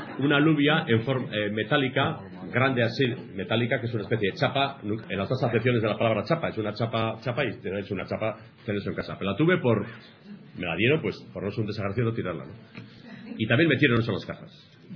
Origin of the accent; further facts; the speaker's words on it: Tolosa, Basque Country, Spain; Yo soy de Tolosa, nadie es perfecto, yo soy de Tolosa.